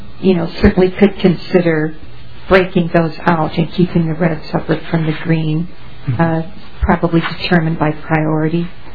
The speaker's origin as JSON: {"language": "English", "region": "Minnesota", "country": "United States", "tie": "born there", "said": "and I was born in Norman County."}